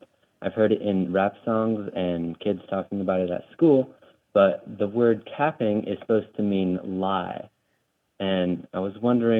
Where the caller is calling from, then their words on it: Nevada, United States; Hello, this is … I'm calling you from Nevada, and I was calling you about the word capping.